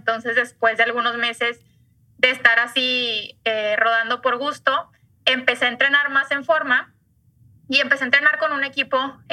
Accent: Monterrey, Nuevo León, Mexico; yo soy de Monterrey, estudié en el TEC

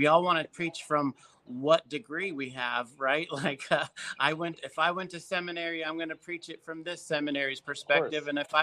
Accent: Texas, United States; When I went to Israel, when I told people I was from Texas, Israel loves Texas

